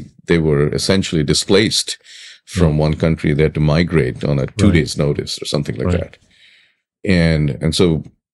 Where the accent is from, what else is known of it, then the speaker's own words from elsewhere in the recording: Kolkata, West Bengal, India; born there; Well, I was born in Calcutta.